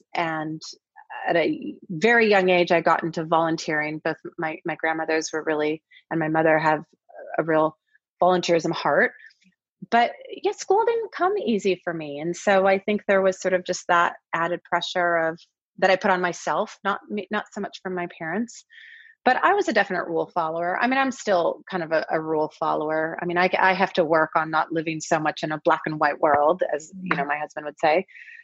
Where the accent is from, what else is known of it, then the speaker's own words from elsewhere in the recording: Kirkland, Washington, United States; also born or lived in Seattle; And then I grew up in Kirkland, but I actually went to high school in Seattle.